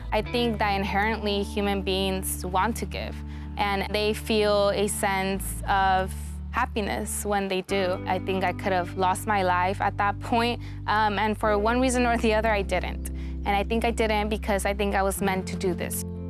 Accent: Gonzales, California, United States; I was born and raised in Gonzales, California. That's in the Central Coast.

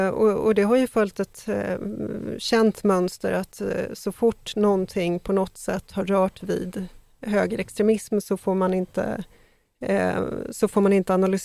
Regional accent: Sweden; Jag menar, vi har vant oss för att leva under terrorhot därför att vi är svenskar.

